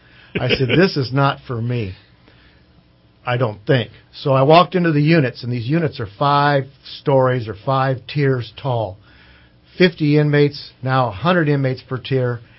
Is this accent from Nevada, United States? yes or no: no; California, United States; Well, I was raised in Shasta County, and I was very proud to say that my dad was a Shasta County sheriff and promoted a sergeant years ago, and we're from the eastern part of Shasta County.